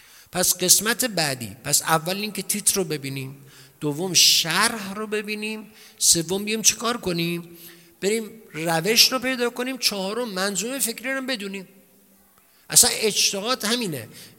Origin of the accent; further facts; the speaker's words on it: Iran; عراقی ما ایرانیم